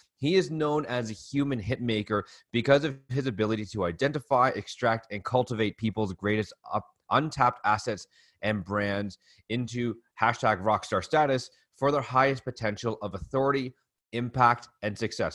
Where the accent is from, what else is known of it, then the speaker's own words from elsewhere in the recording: Calgary, Alberta, Canada; because I'm Canadian, I'm here in Calgary